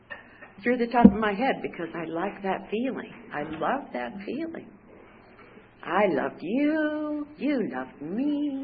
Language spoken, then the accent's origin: English; Billings, Montana, United States; born there; I was born in Billings, Montana. Any Montanans here?